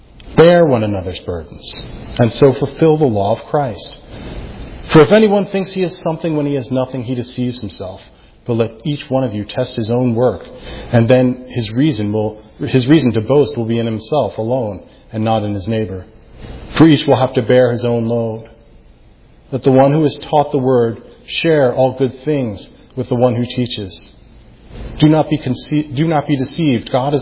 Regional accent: New Jersey, United States; I'm from New Jersey, so it's at work now in you guys.

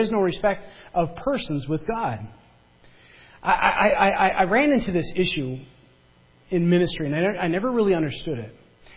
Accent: Michigan, United States; accent: Upper; That was my Upper accent pulling in there. You know why it's so hard being from Northern Michigan? Because there's a lot of Finnish people, and Finnish people have a very thick accent up that way, and then we're right next to Canada.

